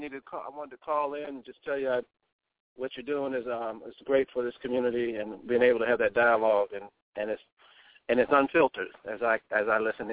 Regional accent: Cleveland, Ohio, United States; Just being out here, I was born and raised in the Glenville Collinwood neighborhoods.

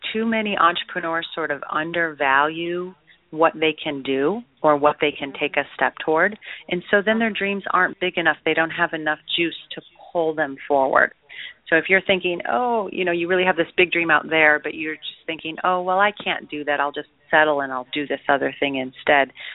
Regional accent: Midwest, United States; I grew up in the Midwest with this idea that marketing was distasteful. And, becoming a used car salesman was just about the lowest thing that you could do where I'm from.

